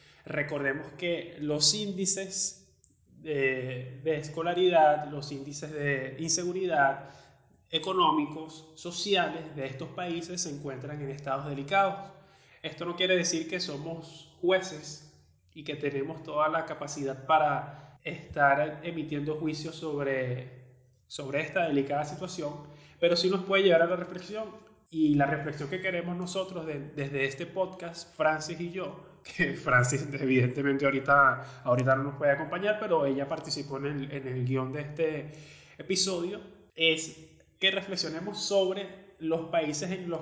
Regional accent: Venezuela; esta particularidad que se está dando en mi país, en Venezuela

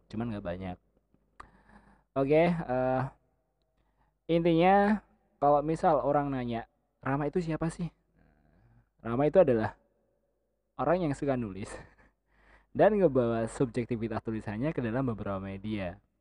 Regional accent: Banyuwangi, East Java, Indonesia; Jadi, pada kala itu ada sekolah menengah pertama di daerah gua, Banyuwangi.

